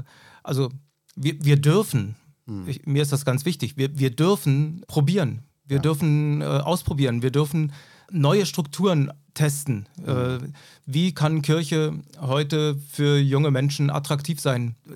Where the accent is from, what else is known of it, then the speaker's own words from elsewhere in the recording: East Germany, Germany; aber ich bin in der DDR groß geworden und als Christen waren wir immer leider auch wenige